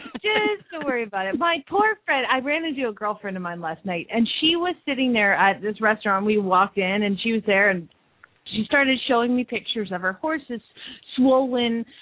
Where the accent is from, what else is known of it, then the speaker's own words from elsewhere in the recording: Phoenix, Arizona, United States; from Phoenix, Arizona